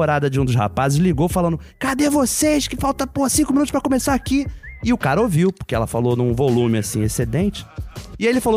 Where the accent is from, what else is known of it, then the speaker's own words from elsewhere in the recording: Bangu, Rio de Janeiro, Brazil; Eu falei, pô, sou de Bangu.